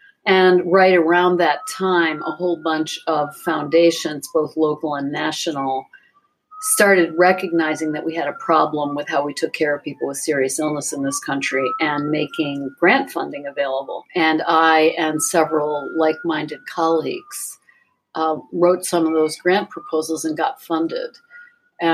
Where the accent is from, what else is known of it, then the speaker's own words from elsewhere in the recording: Chicago, Illinois, United States; also born or lived in Princeton, New Jersey / Baltimore; I was born in Princeton, New Jersey, because my dad was there getting his PhD. And then we moved to Baltimore. And then when I was five, we moved to the south side of Chicago, to Hyde Park, where I grew up and graduated from high school.